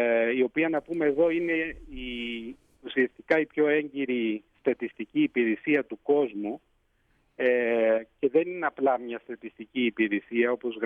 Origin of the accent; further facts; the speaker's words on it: Lesbos, North Aegean, Greece; πράγματι όντας ο ίδιος Έλληνας της Λέσβου και η πρόγονή μου έτσι, και έχοντας γεννηθεί και ζώντας μετά από χρόνια απουσίας πάλι στην πατρίδα μου